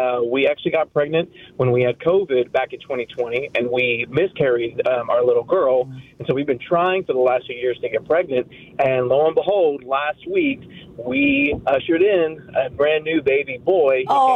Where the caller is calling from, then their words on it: Fort Worth, Texas, United States; I am calling in from Fort Worth.